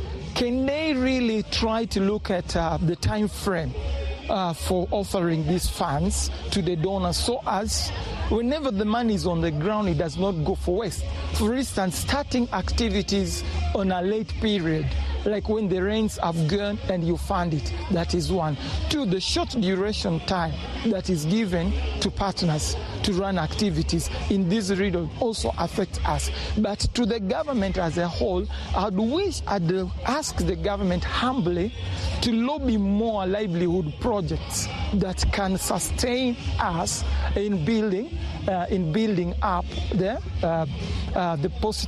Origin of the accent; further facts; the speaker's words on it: South Sudan; now in Uganda; I'm a refugee from South Sudan who came to Uganda in 2016 as a refugee.